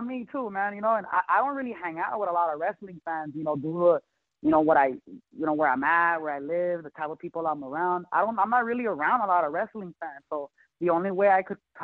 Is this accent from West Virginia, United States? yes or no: no; Los Angeles, California, United States; I'm from South Central LA.